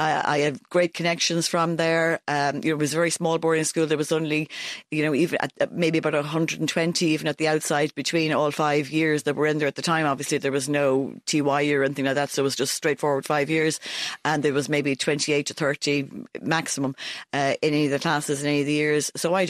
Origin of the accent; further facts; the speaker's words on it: Millstreet, County Cork, Ireland; So I grew up in Mill Street.